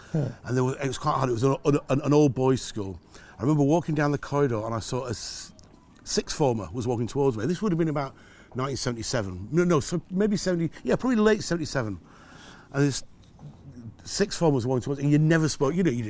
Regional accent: Halifax, Yorkshire and the Humber, United Kingdom; That was in Halifax where I was born. I was born in Halifax.

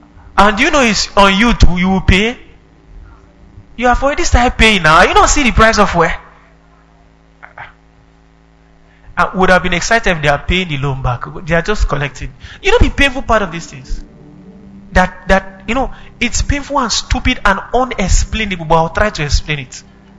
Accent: Benue, Nigeria; Nobody can deny the fact that in our state, prostitution is on a high rate. I am from Benue State. I can't deny that fact.

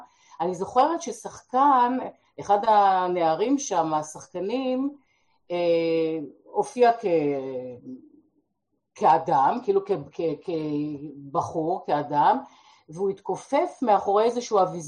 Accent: Haifa, Haifa District, Israel; אני כבר לא גרה שם הרבה מאוד שנים, אבל פעם חיפאית, תמיד חיפאית.

